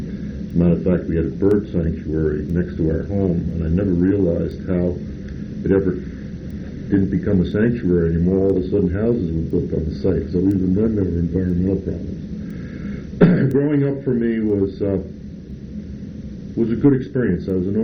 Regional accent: New York City, New York, United States; But I'll tell you, growing up in New York City at that time was really a marvelous experience.

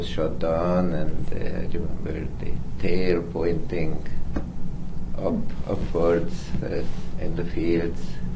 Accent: Szolnok, Jász-Nagykun-Szolnok, Hungary; also born or lived in Budapest; We moved to a town called Szolnok. And I was actually raised there. More precisely, when I was born, my parents lived in what is now Slovakia, at part of Hungary.

